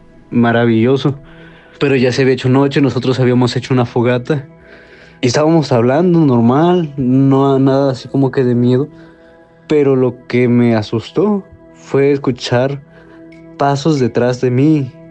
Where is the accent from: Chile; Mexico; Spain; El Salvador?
Mexico; Teziutlán, Puebla; Nosotros somos de Teciutlán, Puebla, que delimita muy cerca de Veracruz.